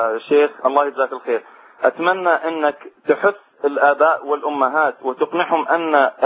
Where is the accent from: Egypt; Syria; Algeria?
Syria; now in Qatar; أول شيء أنا سوري من مقيم في قطر